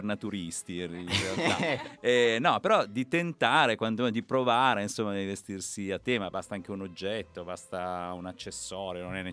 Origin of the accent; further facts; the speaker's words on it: Genoa, Liguria, Italy; Metto di tasca mia, anche se sono genovese, dimostrerò di essere prodigo.